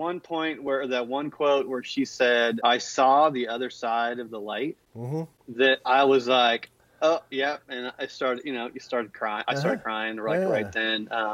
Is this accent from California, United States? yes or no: yes; Costa Mesa, California, United States; moved away as an adult; So we moved from, I grew up in Costa Mesa.